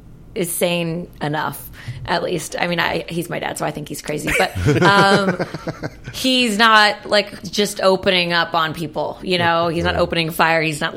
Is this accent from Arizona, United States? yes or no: no; Miami, Florida, United States; I don't know where, but I grew up in Miami.